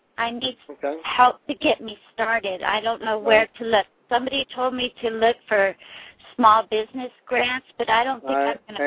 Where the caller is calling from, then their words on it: Orlando, Florida, United States; I'm in Orlando.